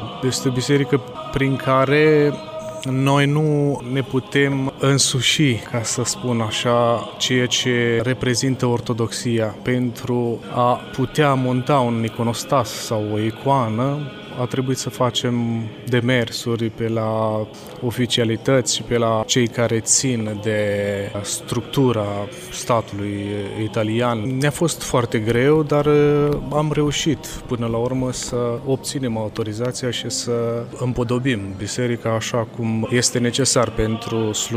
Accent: Romania; căutăm să aducem o parte din România și aici și să ne bucurăm de România noastră chiar și pe pământ străin.

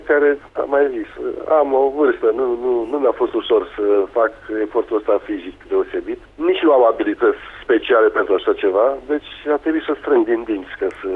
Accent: Moldavia, Romania; accent: Moldovan; un sudist, ca să zic mai exact, și pentru mine a fost un lucru dificil să pot vorbi ca cei din sud, să nu scap accentul meu de origine, din Moldova.

